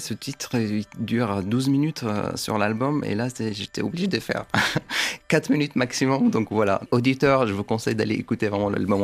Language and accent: French; Paris, Île-de-France, France; enfin une bonne partie de ma vie j'ai grandi à Paris